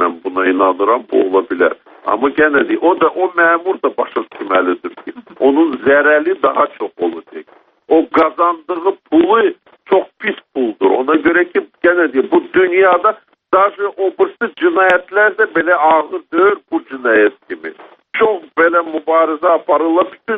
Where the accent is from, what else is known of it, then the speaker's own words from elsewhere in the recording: Baku, Azerbaijan; born there; Mən Bakını çox sevirəm. Burada anadan olmuşam. Bu mənim doğma şəhərimdir.